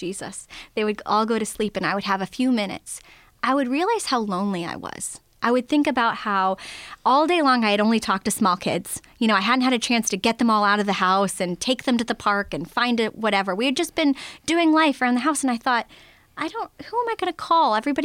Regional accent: Oklahoma City, Oklahoma, United States; I am originally from Oklahoma City, and I honestly thought I was going to marry a pastor

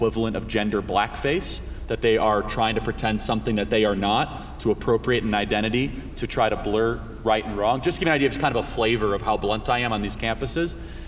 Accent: Scotland, United Kingdom; And but look, I'm a Scot, and it's kind of in my blood to love a good fight.

